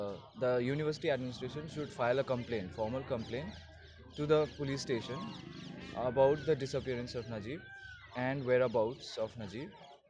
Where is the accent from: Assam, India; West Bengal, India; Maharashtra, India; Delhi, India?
West Bengal, India; Darjeeling; I am from Darjeeling, West Bengal, India. I came to JNU in 2011 to do my master's, and I finished my master's in 2013.